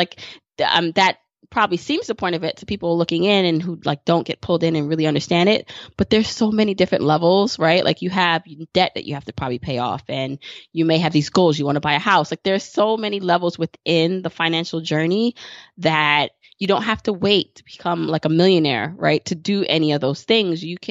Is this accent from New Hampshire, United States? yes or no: no; Brooklyn, New York, United States; So I live in New York City, and I grew up in Brooklyn, and I do come from humble beginnings.